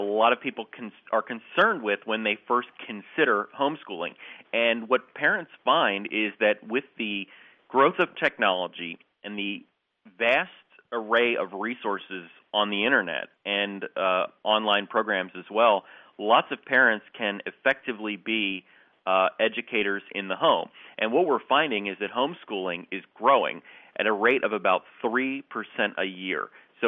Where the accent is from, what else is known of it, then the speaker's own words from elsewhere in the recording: New Jersey, United States; I grew up in New Jersey. I went to a school, public high school in New Jersey and elementary school, so I'm a Jersey native.